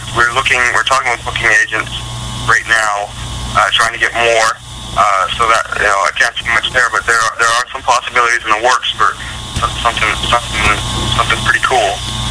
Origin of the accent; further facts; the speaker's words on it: Alberta, Canada; Like I mentioned, I'm from Alberta, where, you know, oil fields and all that kind of that world.